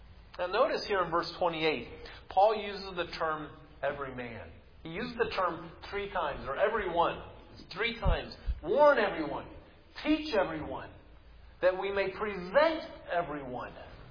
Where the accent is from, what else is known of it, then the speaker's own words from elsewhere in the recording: Oklahoma, United States; I'm from Oklahoma.